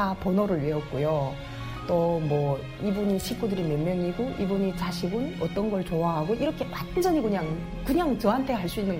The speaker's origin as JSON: {"language": "Korean", "country": "North Korea", "said": "북한에서 왔는데"}